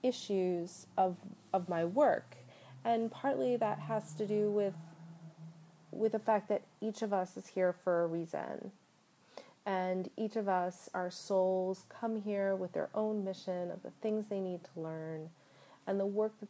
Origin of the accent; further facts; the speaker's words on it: Baltimore, Maryland, United States; My hometown of Baltimore has been in a bit of a uprising.